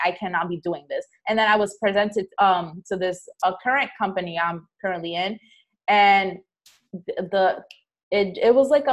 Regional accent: Rhode Island, United States; now in Massachusetts, United States; So I'm actually from Rhode Island.

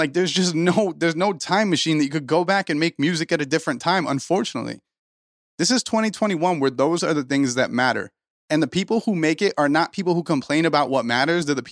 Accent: New Jersey, United States; We're three nobodies from New Jersey, right? And me and Bales are two nobodies from New Jersey.

